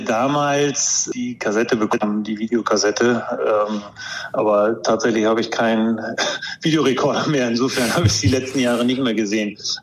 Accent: Oldenburg, Lower Saxony, Germany; Ich komme ja aus Oldenburg. Als Norddeutscher war man dann eben auch HSV-Fan.

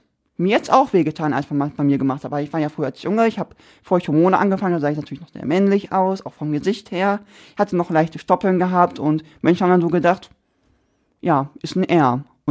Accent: Koblenz, Rhineland-Palatinate, Germany; born there; Geboren in Koblenz, sehr schöne Ecke in Rheinland-Pfalz.

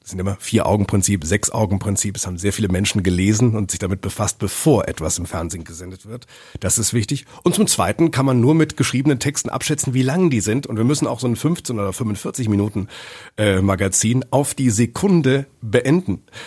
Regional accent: Münster, North Rhine-Westphalia, Germany; Ich bin in Münsterland aufgewachsen, in Münster aufgewachsen.

